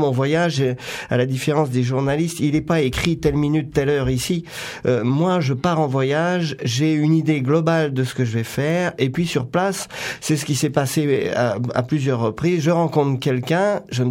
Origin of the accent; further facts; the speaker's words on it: Pays de la Loire, France; born there; Je suis né dans un tout petit village en Vendée